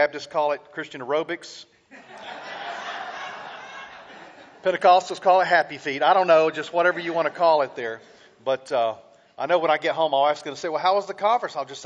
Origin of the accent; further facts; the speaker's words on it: the South, United States; had a basic knowledge because I grew up in the South and everybody knew something about God in the South.